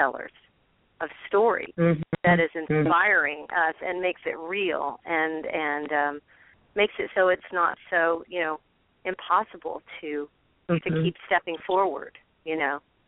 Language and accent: English; San Antonio, Texas, United States; born there; I was born in San Antonio, Texas, my cultural home, and so I would be hearing country music and pop music, and I would also be hearing music from across the border.